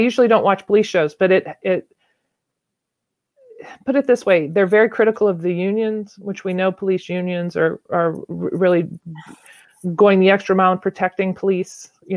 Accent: Louisiana, United States; But I grew up in Louisiana.

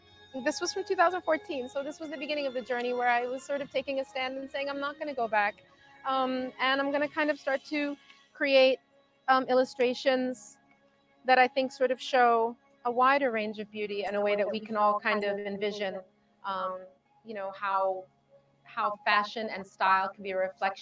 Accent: United States; I grew up here in the United States. My family is from Egypt. My parents came here as immigrants.

